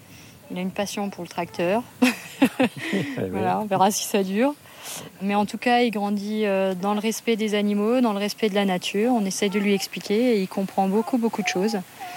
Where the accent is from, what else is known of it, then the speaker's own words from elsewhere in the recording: Grand Est, France; comme je viens d'Alsace, les plaines d'Alsace sont remplies de maïs.